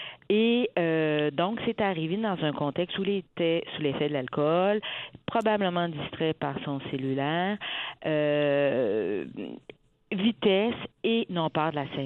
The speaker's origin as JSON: {"language": "French", "town": "Quebec City", "region": "Quebec", "country": "Canada", "said": "je voulais juste simplement vous remercier parce que je suis de Québec. Donc, ça me fait plaisir de que ma voix soit portée jusqu'en Outaouais."}